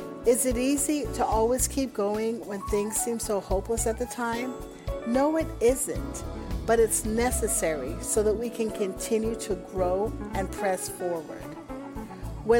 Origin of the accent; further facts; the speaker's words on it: Montreal, Quebec, Canada; now in Dallas, United States; I am from Montreal, LaSalle to be exact, but I live in Dallas.